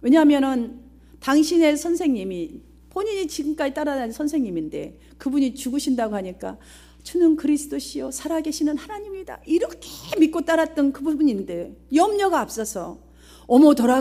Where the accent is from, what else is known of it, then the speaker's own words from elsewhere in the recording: South Korea; 다른 나라 사람들이 저를 보면서 우리 한국 사람을 보면서 아, 미국 사람으로 봐주나요? 봐주지 않아요.